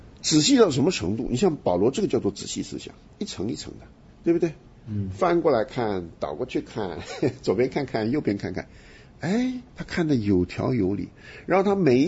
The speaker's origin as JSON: {"language": "Chinese", "country": "China", "said": "因为我们中国人对于什么积功德啊，这观念很深嘛。"}